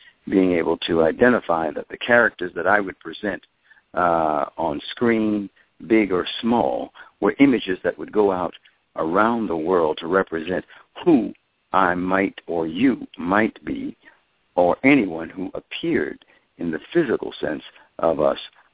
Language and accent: English; New York, United States; I'm originally from New York, and I played in a band.